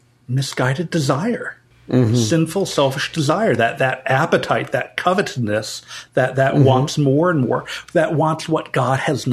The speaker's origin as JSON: {"language": "English", "country": "United States", "said": "I've been taught all my life as an American that if I want something, if I just work hard enough, I will mm-hmm. go out and I will achieve it."}